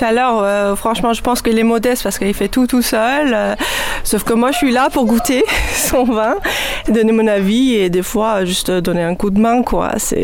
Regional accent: Iran; je viens de l'Iran, donc l'Iran c'était un pays toujours le vin dans la poésie, dans notre histoire, dans notre culture

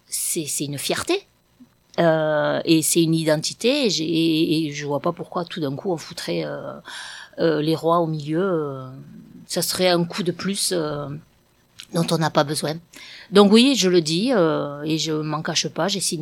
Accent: Occitanie, France; Moi, je suis occitane, j'ai des racines vraiment que j'ai pas envie qu'on abîme.

